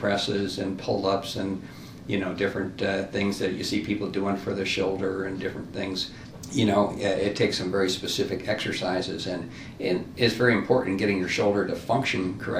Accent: California, United States; moved away as an adult; Well, originally I'm from California. I practiced out there for 25 years before I came here.

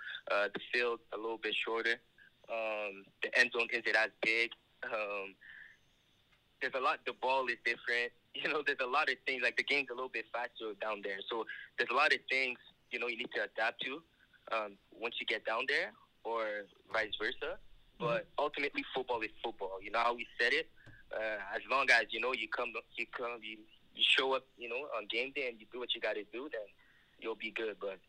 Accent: Canada; being Canadian, you know, we're coming, you know, from a different country and then going to the States on a full scholarship

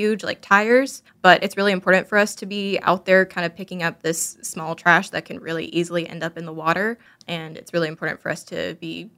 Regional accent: Tennessee, United States; now in Yankton, United States; Just south of Nashville.

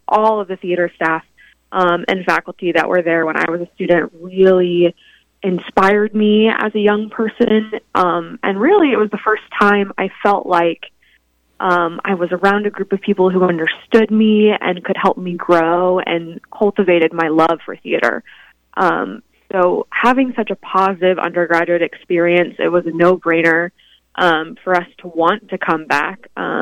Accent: Independence, Kansas, United States; moved away as an adult; I grew up in Independence, Kansas, right down there in that southeast corner. I lived there all of my young life, and then I moved to Emporia to pursue my undergraduate degree in theater.

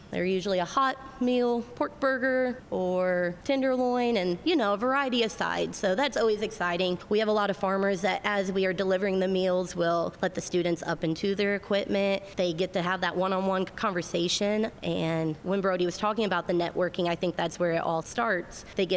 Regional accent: Walkerton, Indiana, United States; I grew up in Walkerton, Indiana, which is St. Joe County. It's about 2 hours north of here.

